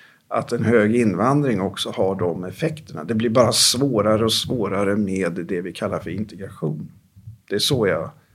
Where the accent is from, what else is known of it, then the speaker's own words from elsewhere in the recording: Sweden; Jag växte upp i Sverige, men är helt utanför.